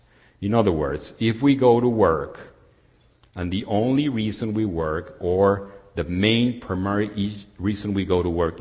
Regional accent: Mexico; I come from Mexico, and I've been working for financial institutions all my life on the IT sector

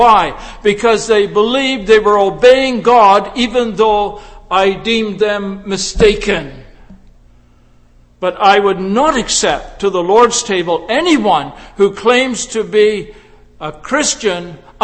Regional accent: Dryden, Ontario, Canada; I come from Dryden, Ontario. I was born in Dryden, Ontario. I've come 77 years now in my life.

